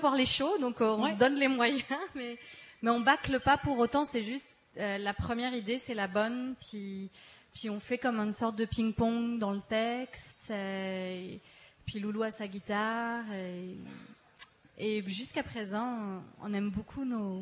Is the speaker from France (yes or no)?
yes; Paris, Île-de-France, France; quand je suis rentrée chez moi en France, à Paris